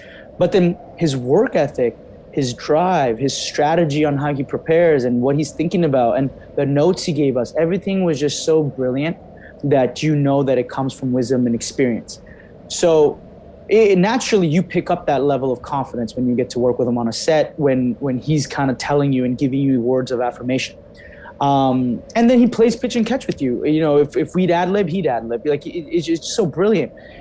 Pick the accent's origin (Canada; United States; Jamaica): Canada; Hamilton, Ontario; where I grew up in Hamilton, Ontario.